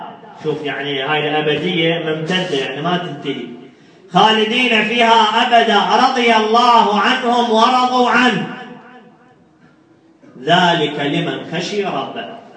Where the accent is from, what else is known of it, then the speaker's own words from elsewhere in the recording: Nasiriyah, Dhi Qar, Iraq; هسه خاف أقول ناصرية وتقول هذا عنصري لأن أنا من الناصرية